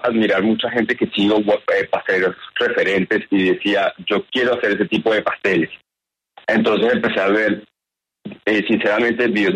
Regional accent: Barranquilla, Atlántico, Colombia; also born or lived in Bogotá; Soy nacido en Bogotá, pero criado la mayoría del tiempo en Barranquilla y terminé mis estudios en Bogotá.

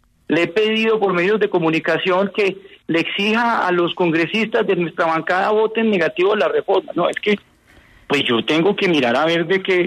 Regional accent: Colombia; yo los vine a ver por televisión, como cualquier colombiano que los ve ahorita

